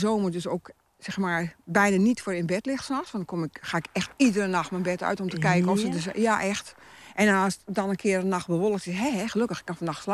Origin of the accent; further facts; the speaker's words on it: Drenthe, Netherlands; Ja, bij ons in Drenthe valt het echt wel mee.